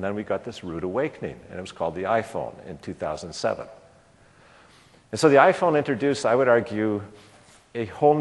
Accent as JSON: {"language": "English", "country": "Canada", "said": "maybe it's because I'm Canadian and like ice hockey"}